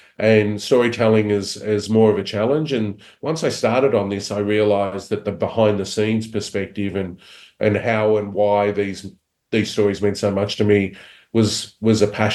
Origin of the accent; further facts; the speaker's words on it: Australia; I'm Australian. It's always going to end up that way.